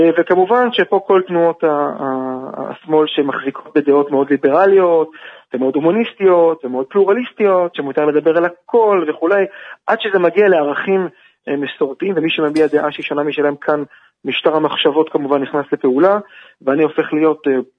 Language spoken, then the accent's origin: Hebrew; Herzliya, Tel Aviv District, Israel; אני רוצה לומר למסוגם שאני גדלתי בהרצליה, במערכת החינוך הכללית